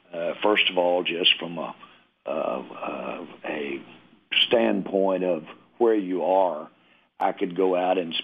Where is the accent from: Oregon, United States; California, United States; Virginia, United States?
California, United States; Los Angeles; born there; But I was born in Los Angeles, and that is an attractive part of the world out there.